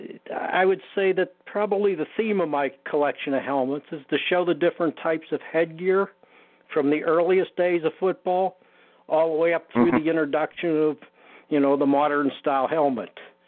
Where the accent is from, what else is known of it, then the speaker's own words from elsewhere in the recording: Pittsburgh, Pennsylvania, United States; As a kid, I grew up in Pittsburgh, and I followed the Steelers.